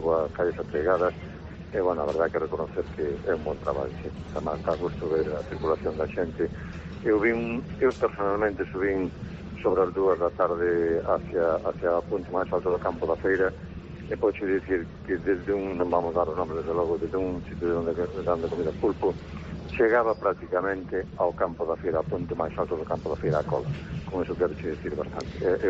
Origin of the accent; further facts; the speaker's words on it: Mondoñedo, Galicia, Spain; un nativo de Mondoñedo, e nacín en Mondoñedo, cría en Mondoñedo